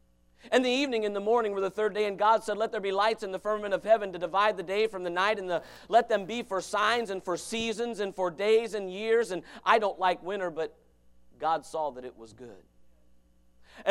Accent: United States; There's no being happy as an American.

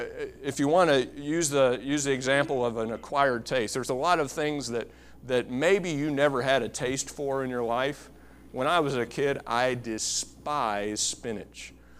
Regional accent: Kentucky, United States; we grew up in Kentucky, you know, and tornadoes were big down there

